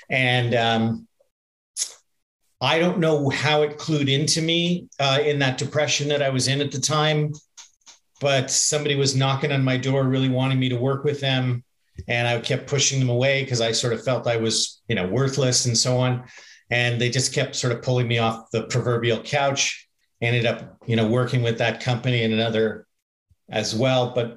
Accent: Canada; I'm Canadian, by the way

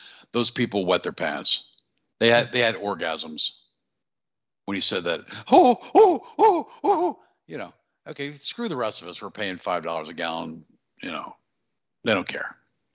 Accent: United States; It's our God-given right by being born American.

